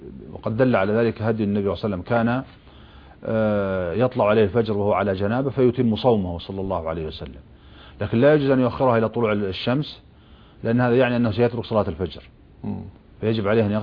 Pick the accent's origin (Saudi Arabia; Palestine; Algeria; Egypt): Saudi Arabia; عندنا في السعودية